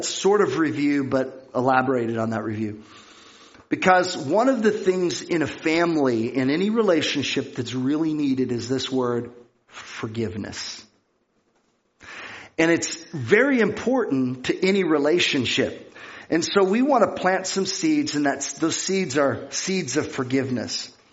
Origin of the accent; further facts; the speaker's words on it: California, United States; And so I grew up in California